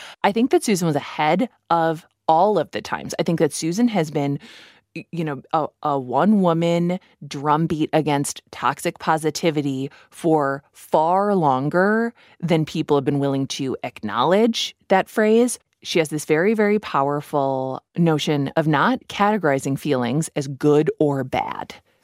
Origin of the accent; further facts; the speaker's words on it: Midwest, United States; I mean, I grew up in the Midwest.